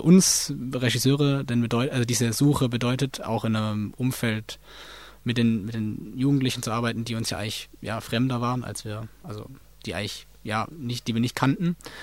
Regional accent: Germany; wie weit für mich als Deutscher die Sicht auf diese peruanische Industrie

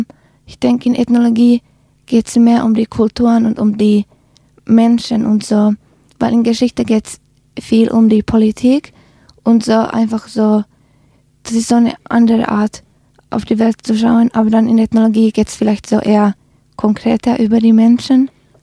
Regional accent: Helsinki, Uusimaa, Finland; German is a second language; now in Tübingen, Germany; Und ich komme aus Süden, aus Helsinki. Und da ist die Landschaft ein bisschen anders als zum Beispiel hier in Tübingen.

